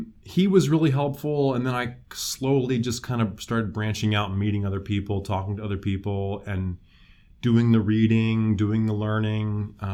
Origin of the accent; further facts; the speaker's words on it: Moscow, Idaho, United States; I grew up in Moscow, Idaho, and we were driving after church one day. My parents are evangelical Christians, were and are.